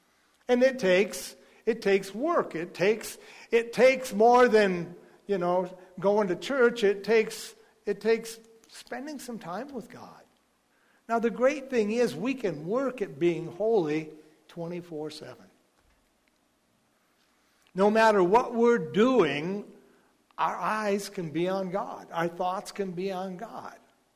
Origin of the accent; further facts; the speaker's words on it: United States; But I'm American. We Americans speak American.